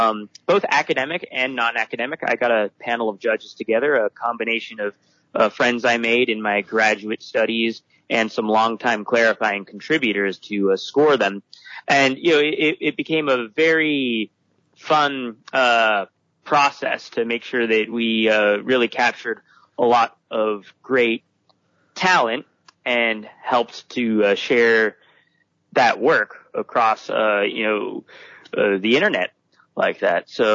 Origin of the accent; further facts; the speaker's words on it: Portland, Oregon, United States; I grew up Catholic in Portland, Oregon, part of the country that, you know, I noticed often really struggled to understand the tenets of Catholicism.